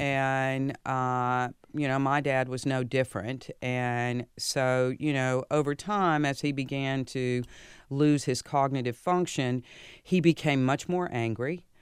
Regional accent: the South, United States; It's about growing up in the South in a football family from a girl's perspective

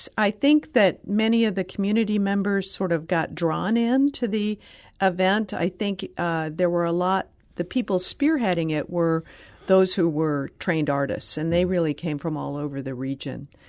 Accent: Ferguson, Missouri, United States; I grew up in Ferguson.

